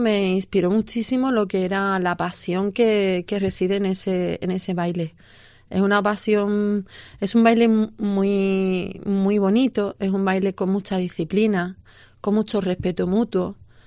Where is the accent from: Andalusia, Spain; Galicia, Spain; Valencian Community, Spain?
Andalusia, Spain; aunque siendo andaluza, pues mucha gente me preguntaba